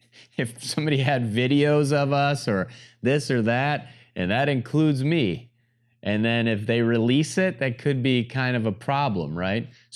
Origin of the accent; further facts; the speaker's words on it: Clarkston, Michigan, United States; And it was in my hometown, Clarkston, Michigan, which is a random little town. It's not that little anymore, but it's a suburb 45 minutes north of Detroit, Michigan, right?